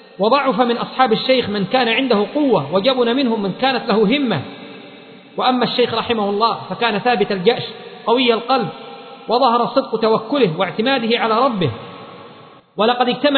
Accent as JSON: {"language": "Arabic", "country": "Yemen", "said": "لكن الفتوى المعمول بها في المحاكم حتى عندنا في اليمن"}